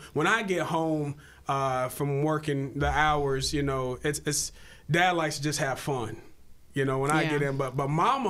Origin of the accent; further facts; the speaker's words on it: Lafayette, Indiana, United States; So I grew up in Lafayette.